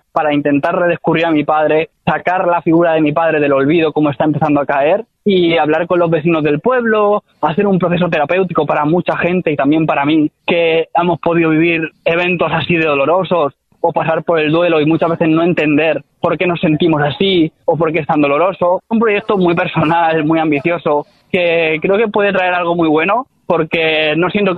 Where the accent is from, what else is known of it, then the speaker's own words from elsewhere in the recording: Almansa, Castilla-La Mancha, Spain; Como yo ya he mencionado antes, soy de Almansa.